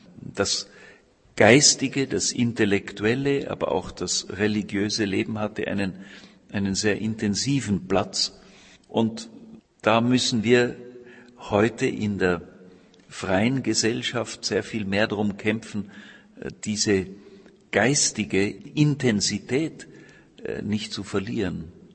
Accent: Austria; also born or lived in Czech Republic; Die Beziehung zur Tschechischen Republik ist die, dass es meine Heimat ist. Freilich bin ich nicht sehr alt geworden in dieser Heimat. Ich war 9 Monate alt, als wir nach Österreich gegangen sind.

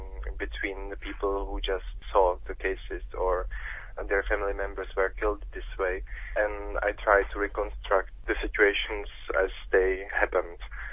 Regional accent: Stříbro, Plzeň Region, Czechia; English is a second language; Yes, I come from Sudetenland, from Stříbro. That was German town before the war, like almost 100%. And my family came there in 50s.

